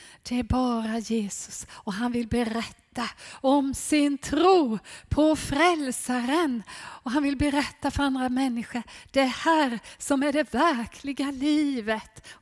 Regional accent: Sävsjö, Jönköping County, Sweden; Jag är uppväxt i Sävsjö, det vet Gunni. Så det är hemtrakter för mig det här.

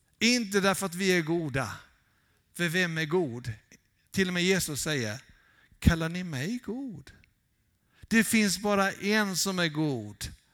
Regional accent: Vetlanda, Jönköping County, Sweden; För att jag är uppvuxen i Vetlanda.

